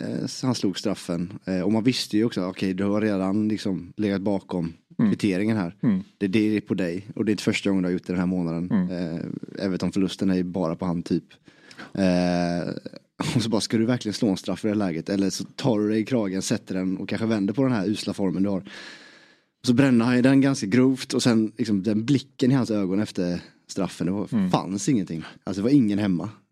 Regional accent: Småland, Sweden; där jag kommer från, Smålandscupen

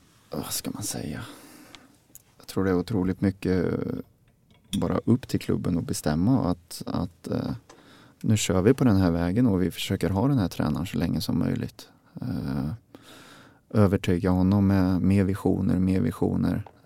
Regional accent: Värmland, Sweden; Inomhushall är jag som värmlänning och uppväxt i snö inte så jättesugen på här nere i söder.

